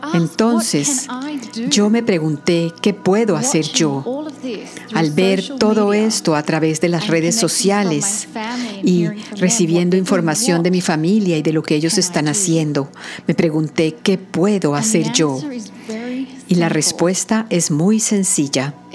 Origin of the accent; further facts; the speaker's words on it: Canberra, Australian Capital Territory, Australia; por permitirme conectarme con mi tierra, con mi país. Yo crecí en Canberra, Australia.